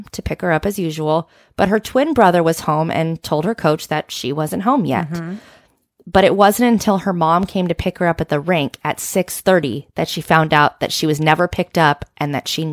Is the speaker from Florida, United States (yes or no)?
no; California, United States; growing up in the Bay Area, but I didn't grow up in Dublin